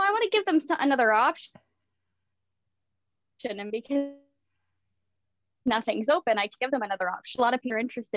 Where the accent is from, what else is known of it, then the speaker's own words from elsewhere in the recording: Bracebridge, Ontario, Canada; I am 20 years old. I am from Bracebridge, Ontario, which is also known as Muskoka District. I was born and raised here, lived here pretty much all my life, other than for a couple months off and on during high school